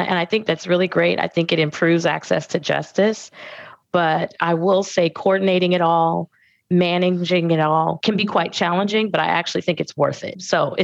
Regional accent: Hayward, California, United States; I'm from right here. Actually, I was born in Hayward, Kaiser Hospital in Hayward. So I am a Bay Area woman through and through.

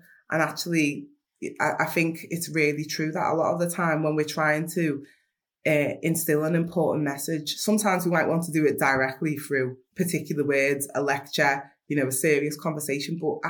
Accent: Liverpool, North West England, United Kingdom; I'm from Liverpool 8, from Toxteth

